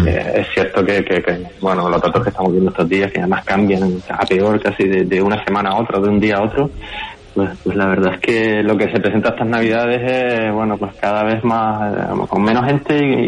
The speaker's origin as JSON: {"language": "Spanish", "town": "Telde", "region": "Canary Islands", "country": "Spain", "tie": "born or raised there", "said": "siempre he vivido en Telde"}